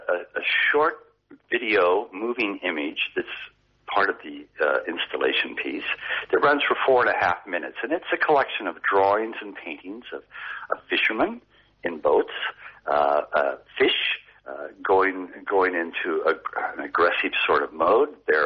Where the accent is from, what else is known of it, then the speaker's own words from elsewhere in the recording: Ballarat, Victoria, Australia; at the Ballarat Fine Arts Gallery, which was my hometown, obviously